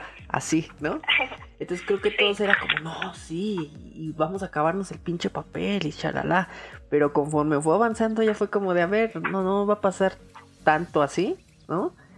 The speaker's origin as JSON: {"language": "Spanish", "country": "Mexico", "said": "Y también la responsabilidad del paciente, porque como mexicanos, creo que no, yo lo quiero percibir así."}